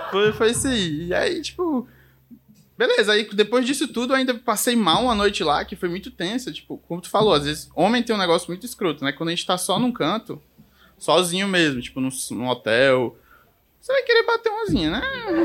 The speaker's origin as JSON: {"language": "Portuguese", "region": "Ceará", "country": "Brazil", "lives_now": "Australia", "said": "Aí eu, caralho, eu vim do Ceará pra ajudar na educação australiana."}